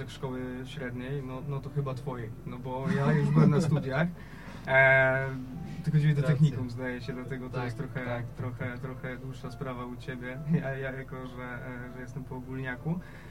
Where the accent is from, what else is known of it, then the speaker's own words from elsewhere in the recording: Rzeszów, Subcarpathian Voivodeship, Poland; jestem tutaj nowy w mieście. Przyjechałem z Dalekiego Wschodu, z Rzeszowa